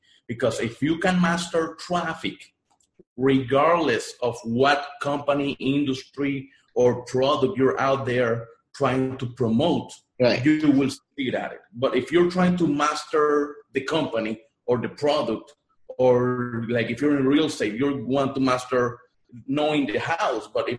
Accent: Puerto Rico; first language Spanish; English is a second language; moved away as an adult; I'm Puerto Rican. That's why I have an accent, because my first language is Spanish. I'm Puerto Rican. I was in Puerto Rico back in 2006.

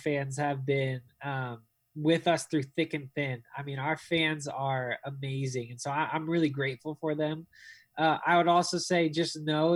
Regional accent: United States; now in Dallas, United States; I've been in Dallas for 7 years. I grew up in the United States, and so moving to Texas was really easy.

